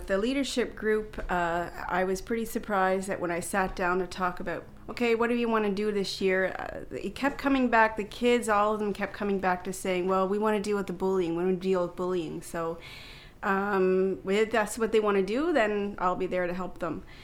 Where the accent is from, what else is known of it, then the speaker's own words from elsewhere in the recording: Nova Scotia, Canada; I know I'm from Nova Scotia myself